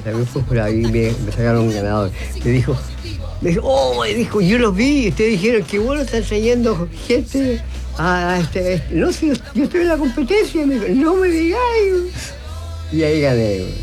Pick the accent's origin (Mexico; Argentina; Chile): Chile